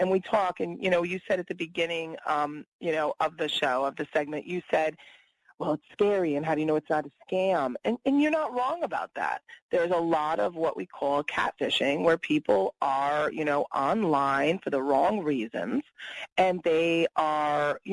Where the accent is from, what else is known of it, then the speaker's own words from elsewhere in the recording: East Coast, United States; I'm from the East Coast.